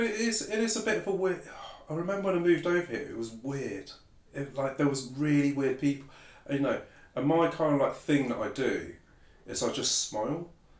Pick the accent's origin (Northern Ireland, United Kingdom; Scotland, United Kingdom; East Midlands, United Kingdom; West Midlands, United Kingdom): West Midlands, United Kingdom; Coventry; born there; So my family are from Iraq. I was born in Coventry, but yeah, all my family's from Iraq.